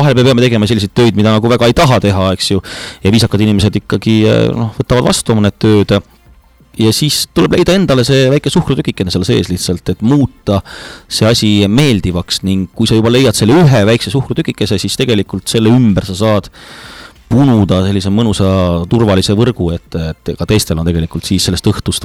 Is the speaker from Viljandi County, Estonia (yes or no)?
yes; Viljandi, Viljandi County, Estonia; now in Pärnu, Estonia; Aga päritolult olen mulk ja sisse rännanu siia Pärnusse kilulinna. Aga juba tegelikult 97. aastast, nii et ma olen nüüdsest jõudnud punkti, kus ma olen Pärnus kauem elanud, kui ma elasin oma sünnilinnas Viljandis.